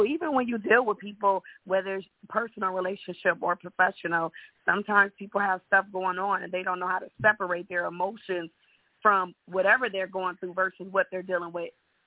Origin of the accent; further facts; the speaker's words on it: Iowa, United States; also born or lived in Florida; now in Atlanta, United States; I was born in Iowa and I was raised over. Prior to me moving to Atlanta, I was in Florida for 20 years before moving here.